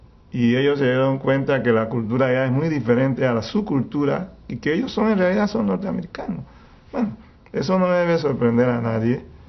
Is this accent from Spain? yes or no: no; Panama; Digo, yo nací aquí, yo me considero panameño, pero yo soy bicultural.